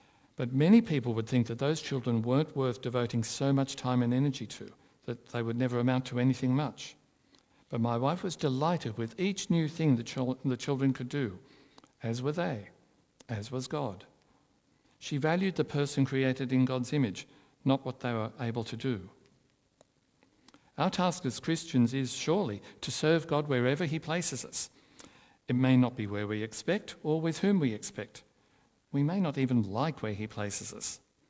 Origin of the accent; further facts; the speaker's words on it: Sydney, New South Wales, Australia; now in Melbourne, Australia; I mean, for example, I grew up in Sydney and never expected to find myself in Melbourne.